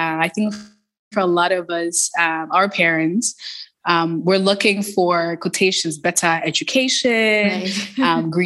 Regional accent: Toronto, Ontario, Canada; So I grew up in Toronto. I grew up in the Jane and Finch community.

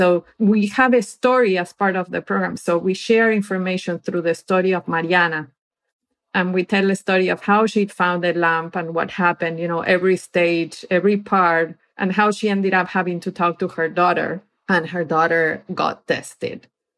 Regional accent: Argentina; now in United States; I'm originally from Argentina

